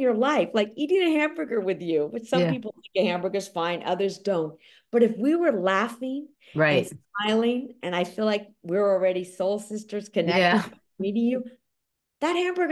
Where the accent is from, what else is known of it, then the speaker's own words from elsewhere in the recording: New York City, New York, United States; You walk down the streets, we're both from New York, walk down the streets, don't smile at them because they might get you.